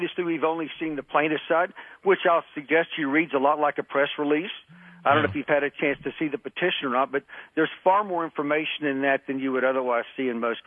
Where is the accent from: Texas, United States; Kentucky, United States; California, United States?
Texas, United States; Burnet; In fact, he's from Arkansas, and I'm from Burnett, Texas, so I'm a small-town guy.